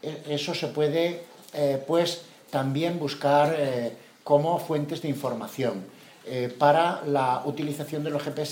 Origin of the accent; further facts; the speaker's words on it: León, Castile and León, Spain; estaba en inglés y yo soy de León.